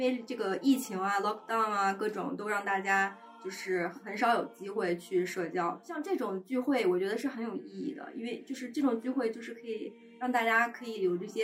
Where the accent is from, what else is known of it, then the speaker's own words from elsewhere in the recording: Beijing, China; 因为我来自北京，然后我挺希望把我家乡的食物带给大家尝一尝，同时我也有的时候会很想家，我会很想我家乡的食物